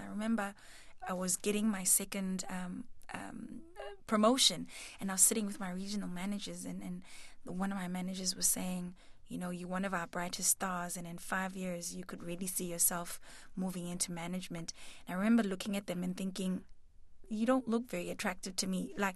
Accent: South Africa; There was so much of this music that we grew up on in South Africa.

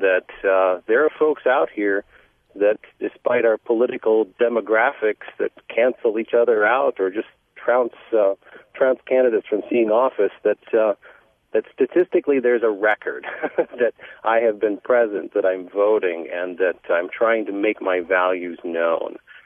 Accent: Midwest, United States; I grew up in the Midwest. We had a state. We didn't have a Commonwealth.

